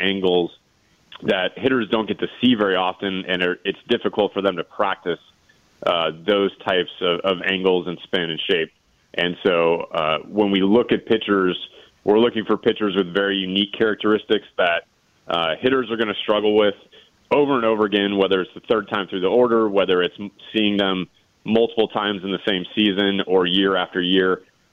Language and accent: English; Chicago, Illinois, United States; I grew up on the South Side, my dad pitching for the White Sox throughout the 80s, and I spent most of my childhood at the old Comiskey Park.